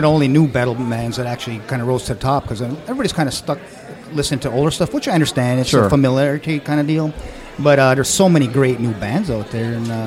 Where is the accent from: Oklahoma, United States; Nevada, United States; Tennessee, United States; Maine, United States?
Tennessee, United States; Memphis; Yeah, well, I'm from Memphis, Tennessee, and every year they have this big World Championship Hot Wing Festival.